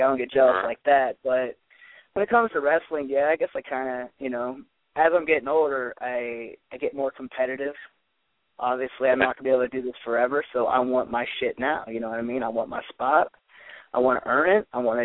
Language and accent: English; Dayton, Ohio, United States; So when you hear that constantly, like, oh, where are you from? Dayton, Ohio.